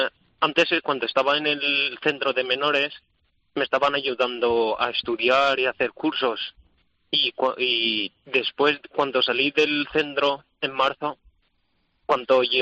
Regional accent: Morocco; No, el campo, o sea, trabajé en mi país mucho.

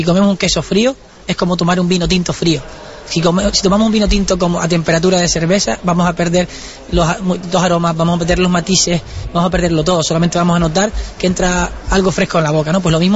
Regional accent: Canary Islands, Spain; es la carne que nos identifica como canario

